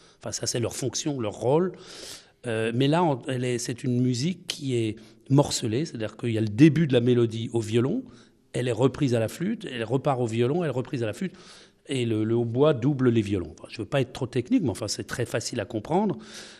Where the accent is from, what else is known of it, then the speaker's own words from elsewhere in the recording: Colmar, Grand Est, France; Je suis pas strasbourgeois, je suis colmarien. Je suis alsacien